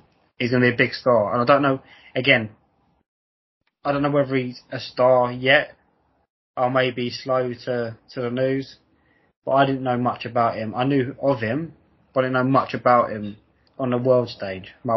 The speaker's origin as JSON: {"language": "English", "country": "United Kingdom", "said": "because we're British"}